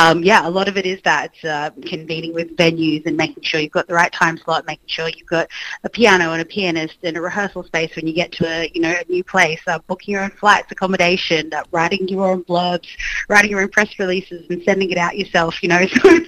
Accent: Brisbane, Queensland, Australia; because I'm from Brisbane

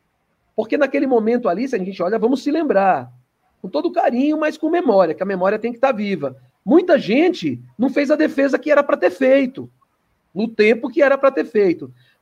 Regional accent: São Paulo, Brazil; also born or lived in Recife; eu sou um nordestino, nasci em Recife, e minha mãe se deslocou com três crianças pequenas para São Paulo, com toda aquela dificuldade, né, uma senhora no meio da boca, crescia ali no epicentro, na boca do lixo

